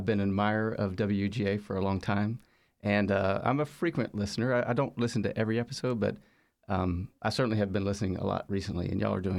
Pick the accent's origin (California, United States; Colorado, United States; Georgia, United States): Georgia, United States; also born or lived in Chicago / Latin America; My background, I grew up in Georgia, born and raised here, and I've been on sort of a yo-yo relationship with Georgia.